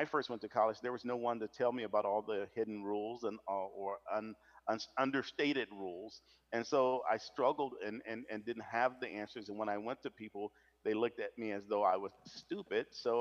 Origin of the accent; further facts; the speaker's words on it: Flint, Michigan, United States; moved away as an adult; also born or lived in Arkansas; I grew up, I was born in Arkansas, but raised in Flint, Michigan, and lived there until 1983, until a time that I went into the United States Air Force.